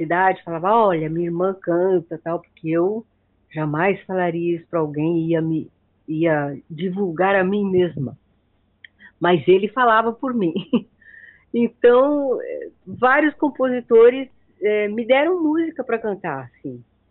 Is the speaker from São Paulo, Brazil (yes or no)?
yes; Ourinhos, São Paulo, Brazil; now in São Paulo, Brazil; em São Paulo há bastante tempo já, há quase 50 anos. Eu sou de Ourinhos, interior do estado de São Paulo, bem na divisa de São Paulo com Paraná.